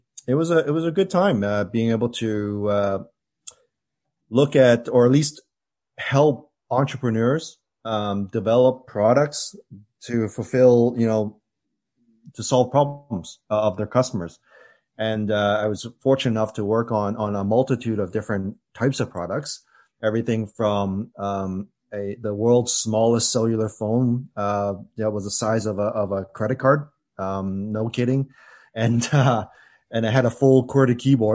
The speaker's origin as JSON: {"language": "English", "town": "Vancouver", "region": "British Columbia", "country": "Canada", "tie": "born or raised there", "said": "I'm born and raised in Vancouver, BC. And, I would describe myself as kind of like, growing up in a very typical Asian household."}